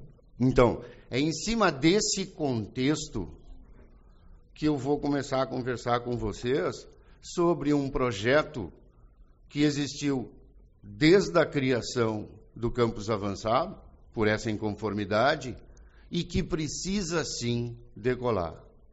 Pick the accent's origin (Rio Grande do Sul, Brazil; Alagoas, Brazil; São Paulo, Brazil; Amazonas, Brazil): Rio Grande do Sul, Brazil; Uruguaiana; Eu sou uruguaienense, nasci em Uruguaiana, me orgulho da comunidade onde vivo